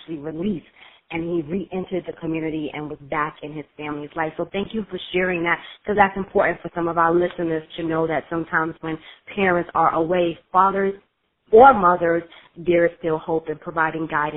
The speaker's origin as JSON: {"language": "English", "town": "Brooklyn", "region": "New York", "country": "United States", "tie": "born or raised there", "said": "I'm a Brooklynite as well. Go Brooklyn, BK all day."}